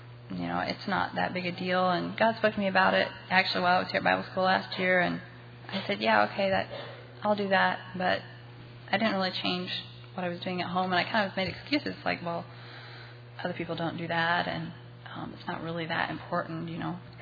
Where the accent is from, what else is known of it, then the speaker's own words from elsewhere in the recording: Iowa, United States; I'm from Kelowna, Iowa, attend Zion Christian Fellowship.